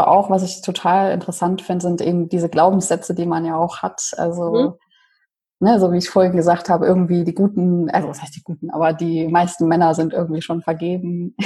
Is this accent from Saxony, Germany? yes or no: yes; Leipzig, Saxony, Germany; Also ich komme ja ursprünglich aus Leipzig.